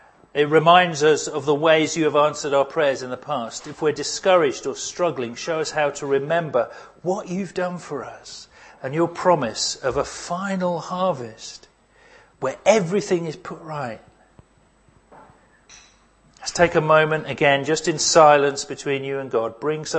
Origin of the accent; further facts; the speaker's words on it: United Kingdom; Well, we're British, we can't do it.